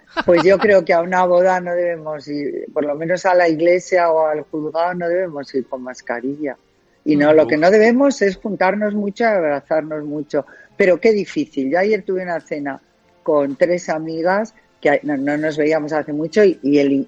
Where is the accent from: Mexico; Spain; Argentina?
Spain; van a ser en España, van a ser en mi país